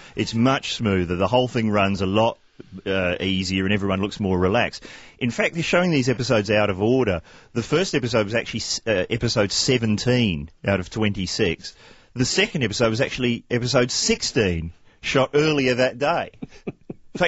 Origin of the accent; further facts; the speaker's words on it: New Zealand; now in Australia; I always say New Zealanders the forgotten wogs because, you know, we are.